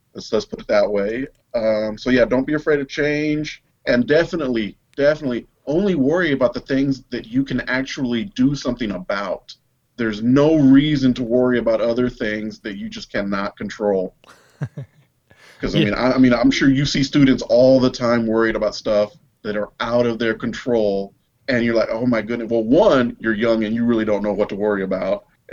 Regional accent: Houston, Texas, United States; And I'm from Houston, and I actually went to Arlington, so that's a couple hundred miles away.

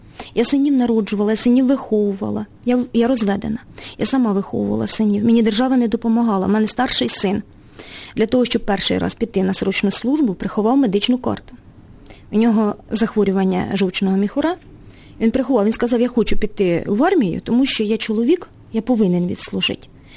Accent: Oleksandriia, Kirovohrad Oblast, Ukraine; Я теж сама з Кіровоградської області, з Олександрії.

